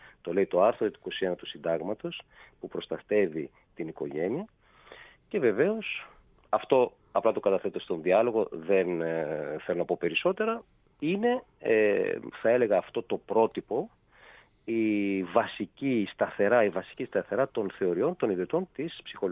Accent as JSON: {"language": "Greek", "region": "Western Greece", "country": "Greece", "said": "γιατί εγώ είμαι από χωριό. Είμαι από την Ετωλοκαραμία"}